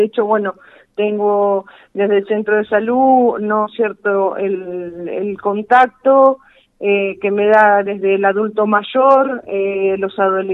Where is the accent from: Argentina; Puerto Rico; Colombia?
Argentina; Gardey, Buenos Aires; yo soy nacida acá en Gardey, me crié en la zona rural y usaba el transporte escolar para venir a la escuela